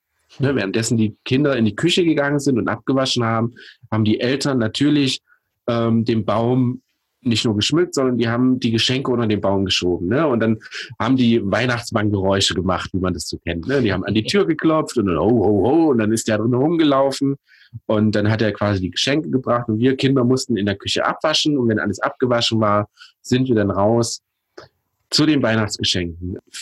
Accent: Pößneck, Thuringia, Germany; wenn wir als Familie zusammengefeiert haben in meiner Heimatstadt Pößneck

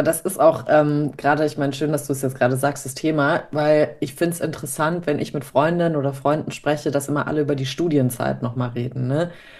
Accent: Hesse, Germany; now in Munich, Germany; die sind noch so aus dem Taunus, also da Frankfurt, die Ecke, wo ich herkomme

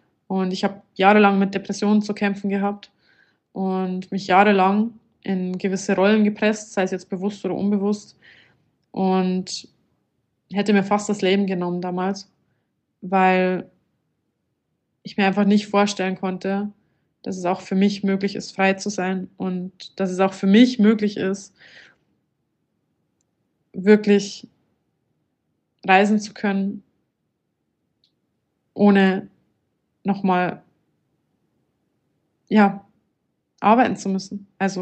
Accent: Bavaria, Germany; accent: Lower Bavarian; Ich komme ursprünglich aus Niederbayern. Wahrscheinlich hört man das auch so ein bisschen an meinem Slang raus, an meinem Dialekt.

